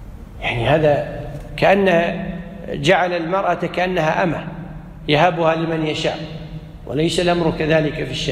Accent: Kuwait; عندنا في الكويت الحمد لله في محكمة الأسرة يحاولون الصلح بين الأزواج قبل التقاضي

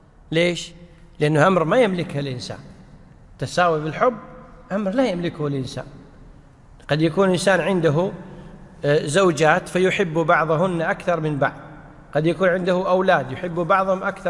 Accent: Kuwait; مثل عندنا بالكويت بالعامية يقول: جمعنا بين رأسين بالحلال.

